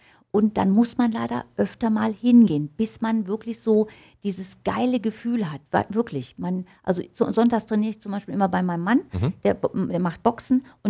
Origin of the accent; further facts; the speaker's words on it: Velbert, North Rhine-Westphalia, Germany; Ich bin aus Velbert und da habe ich mein Studio in der Friedrichstraße.